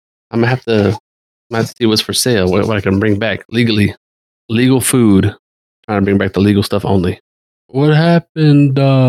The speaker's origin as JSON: {"language": "English", "country": "United States", "said": "I'm trying to blend in. I don't want them to know I'm American."}